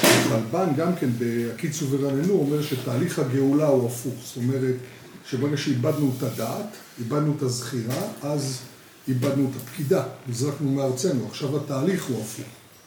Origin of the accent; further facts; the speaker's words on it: HaZorea, Northern District, Israel; קיבוץ הזורע.